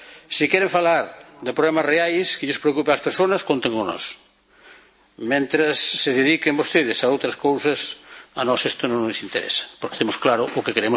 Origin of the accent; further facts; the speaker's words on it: Galicia, Spain; Eu que non son independentista, pero son galego, síntome galego